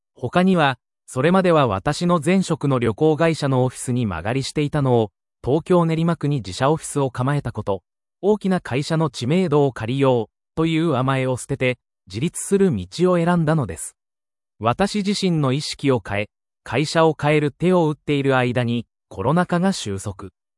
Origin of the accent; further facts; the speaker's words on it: South Korea; moved away as an adult; now in Japan; 私は韓国出身で、日本にできた国際大学への進学をきっかけに、日本でのビジネスに関心を持つようになりました。